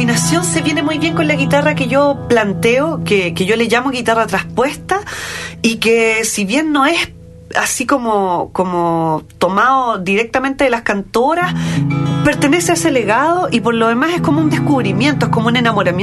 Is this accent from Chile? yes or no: yes; Traiguén, Araucanía, Chile; also born or lived in Concepción; now in Santiago, Chile; yo vengo de Traiguén, luego de Concepción y ahora de Santiago